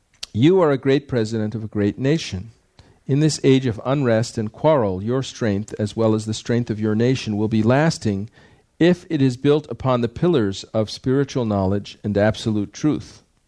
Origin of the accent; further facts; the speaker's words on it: India; moved away as an adult; now in United States; I came to this country from India 6 years ago to introduce Krishna consciousness, the scientific process of spiritual life, to the English-speaking people of the Western world.